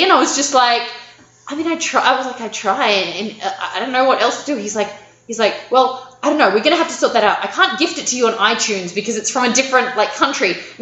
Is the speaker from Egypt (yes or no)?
no; Australia; obviously, that I'm Australian.